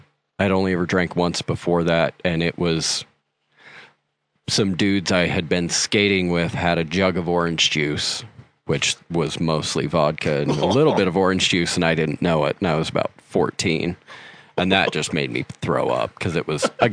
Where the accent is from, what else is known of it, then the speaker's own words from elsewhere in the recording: Tooele, Utah, United States; I grew up in Tooele, which is, you know, in the 90s. And if anybody knows anything about Tooele in the 90s, it was kind of the methamphetamine capital of the planet.